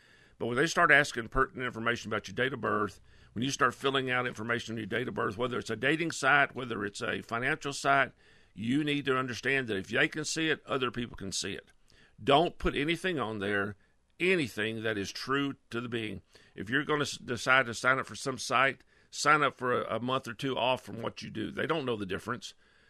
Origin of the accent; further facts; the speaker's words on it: New York City, New York, United States; Because you know what? I'm from New York City.